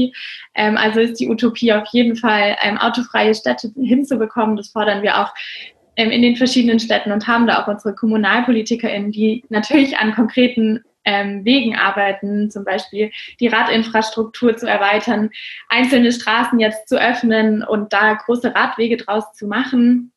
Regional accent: Freiburg, Baden-Württemberg, Germany; Ich komme aus Freiburg.

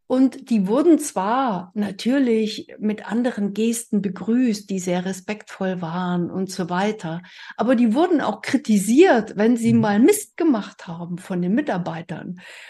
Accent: East Germany, Germany; deshalb als Ossi. So, deswegen bin ich ohne Großeltern aufgewachsen.

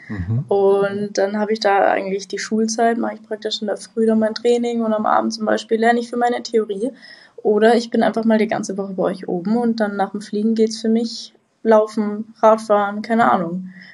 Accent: Garmisch-Partenkirchen, Bavaria, Germany; Ich komme aus Garmisch sogar. Aus also Garmisch. Direkt an den Alpen.

